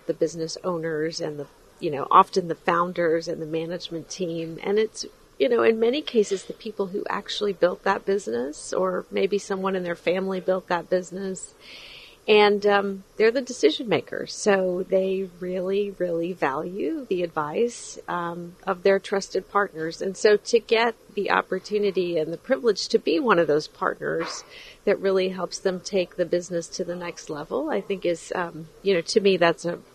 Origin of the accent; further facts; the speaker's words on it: Texas, United States; So my background, I'm from Texas. I've been in Texas my whole life and in Houston for a long time.